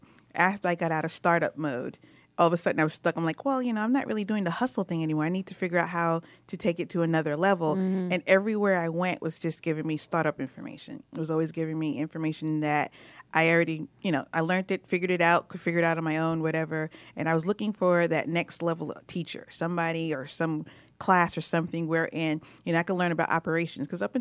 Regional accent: New York City, New York, United States; now in Atlanta, United States; I will admit, I'm from New York originally, from New York City, and we're different a little bit.

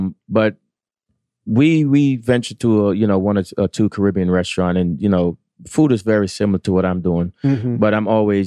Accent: Brooklyn, New York, United States; So, you know, growing up in Brooklyn, we had a place that me and my buddies used to go to every summer, Ocean Beach Fire Island, just to get out of the inner city of New York.

